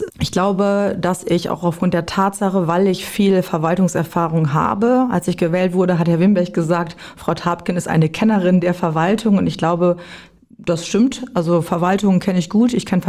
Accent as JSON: {"language": "German", "town": "Büren", "region": "Lower Saxony", "country": "Germany", "tie": "born there", "said": "Ich komme aus dem Landkreis Cloppenburg. Ich komme gebürtig aus Büren. Das liegt in der Gemeinde Emsteck. Und ich wohne mittlerweile in Garl zusammen mit meiner Familie."}